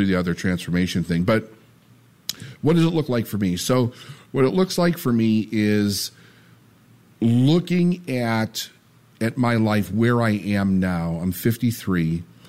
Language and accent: English; Chicago, Illinois, United States; also born or lived in Phoenix; When I was born in Chicago, and in 1976, my parents moved us to Phoenix. And we lived there until around like 78 and a half, 79. I know we were back in Chicago in 79.